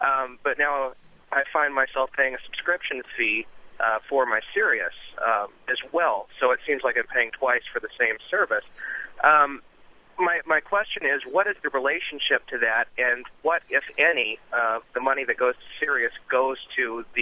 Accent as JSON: {"language": "English", "town": "Freeport", "region": "Illinois", "country": "United States", "tie": "born or raised there", "also_born_or_lived": "Philadelphia", "said": "I started listening a number of years ago in Philadelphia area, and I later moved back to my hometown of Freeport, Illinois."}